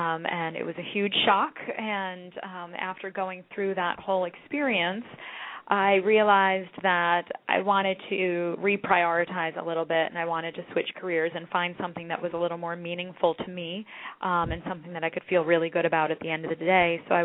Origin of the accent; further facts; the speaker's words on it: Manhattan, New York, United States; A wonderful tour of Manhattan. This is my hometown.